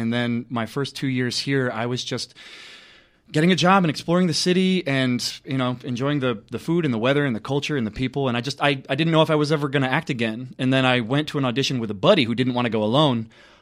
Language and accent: English; Wallingford, Connecticut, United States; I grew up in Wallingford, just a little town.